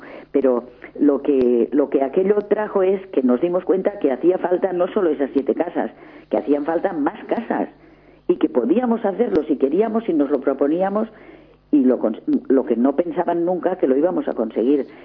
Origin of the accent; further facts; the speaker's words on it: Valencia, Valencian Community, Spain; será porque soy de Valencia, en esos trajes de valenciana con muchos colores, con muchos matices.